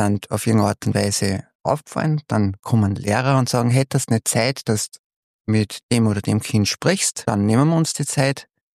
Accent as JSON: {"language": "German", "town": "Steyr", "region": "Upper Austria", "country": "Austria", "said": "Ich bin aus Steyr"}